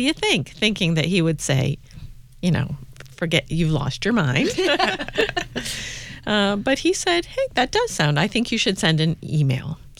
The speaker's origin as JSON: {"language": "English", "region": "Maryland", "country": "United States", "said": "We are from Maryland, so we're in the Southeastern District"}